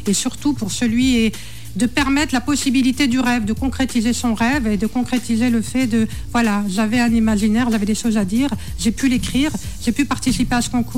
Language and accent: French; Angoulême, Nouvelle-Aquitaine, France; also born or lived in Châteauroux; Moi, je suis née à Châteauroux, mais je suis venue quand j'avais quelques mois. Et en fait, je suis red dingue d'Angoulême.